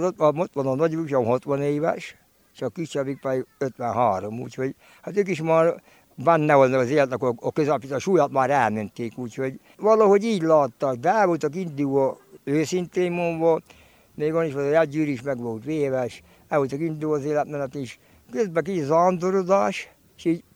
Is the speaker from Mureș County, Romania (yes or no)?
no; Corund, Harghita, Romania; korundi, itt születtem Korundon, jelenleg 83-es ember vagyok.